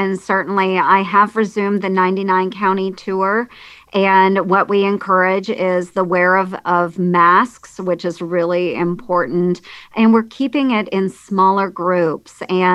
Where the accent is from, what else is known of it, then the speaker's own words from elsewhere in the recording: Red Oak, Iowa, United States; In Red Oak, my hometown, you know, we've got two grocery stores and a Dollar General, and that's really about it.